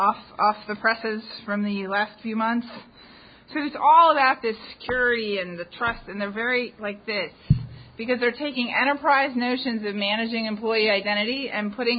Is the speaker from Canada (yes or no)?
yes; Canada; now in United States; as I continue to observe America as a Canadian. I've been here for 20 years